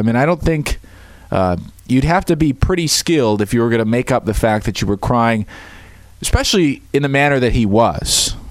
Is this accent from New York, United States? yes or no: no; Wisconsin, United States; I grew up in Wisconsin, love Wisconsin, a Packers fan, Brewers fan, Badgers fan, all of it.